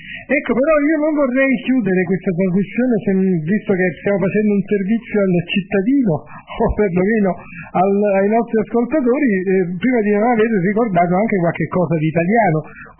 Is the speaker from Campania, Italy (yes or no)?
yes; Campania, Italy; io approfitto anche per fare pubblicità alla mia di terra, quella della Campania